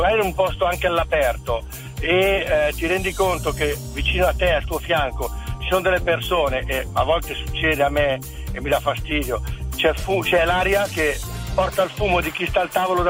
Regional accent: Varese, Lombardy, Italy; Varese, vi seguo sempre alla radio in macchina

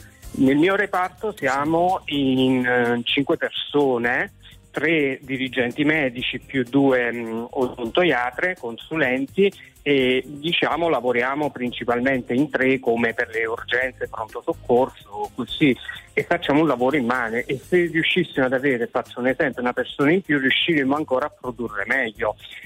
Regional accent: Naples, Campania, Italy; Sono napoletano, sì.

